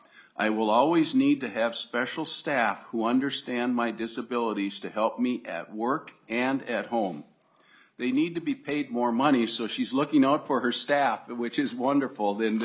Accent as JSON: {"language": "English", "region": "Minnesota", "country": "United States", "said": "I come from Hubbard County. We've got what I always brag about as I say it's the shining star of Minnesota"}